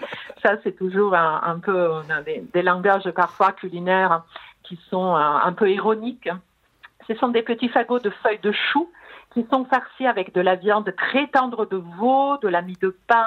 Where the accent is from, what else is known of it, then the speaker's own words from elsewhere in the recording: Genoa, Liguria, Italy; French is a second language; ma maman est donc originaire de Parme. Mais moi, je suis née à Gênes.